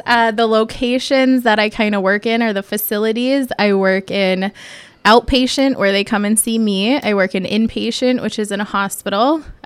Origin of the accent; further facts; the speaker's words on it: Bottineau, North Dakota, United States; also born or lived in Minnesota; So born in Minnesota, moved to a small little town up in North Dakota called Botno. It's about 30 minutes from the Canadia